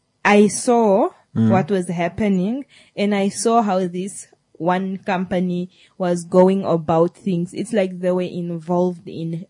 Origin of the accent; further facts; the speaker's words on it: Tsumeb, Oshikoto, Namibia; Let's say, for example, I grew up in Tsumeb.